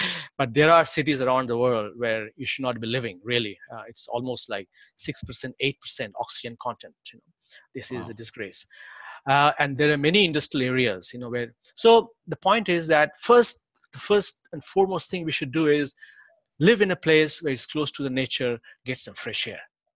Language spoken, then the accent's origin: English; India; Like, I come from India originally.